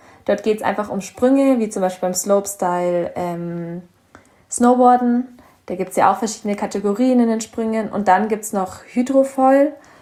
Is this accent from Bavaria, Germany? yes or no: yes; Bavaria, Germany; ich komme hier aus Bayern